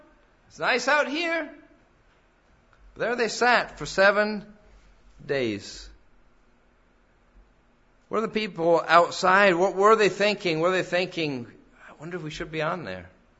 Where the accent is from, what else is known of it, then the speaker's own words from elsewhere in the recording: England, United Kingdom; I come from England where it seemed like it rains every day